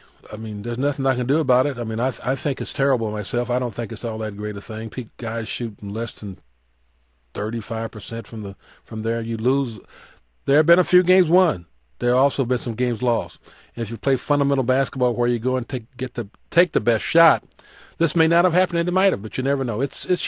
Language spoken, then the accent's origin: English; the South, United States; You know, growing up in the South, you're not naive about anything going on, really.